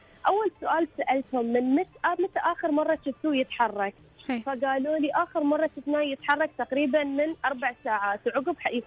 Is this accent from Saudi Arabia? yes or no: no; United Arab Emirates; كنا نحن بنت إماراتية